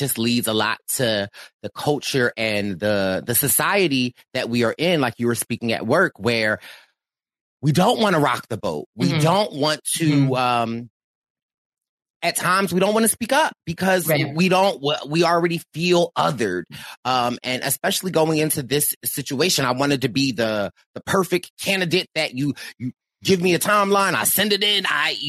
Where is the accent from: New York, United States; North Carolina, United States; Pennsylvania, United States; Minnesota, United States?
Pennsylvania, United States; Philadelphia; I'm from Philadelphia for my own safety.